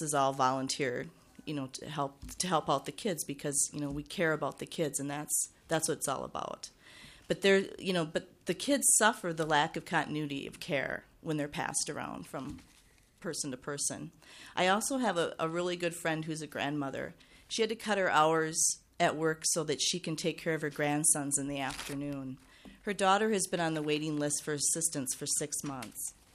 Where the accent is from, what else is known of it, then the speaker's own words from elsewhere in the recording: Rochester, Minnesota, United States; I'm from Rochester, Minnesota.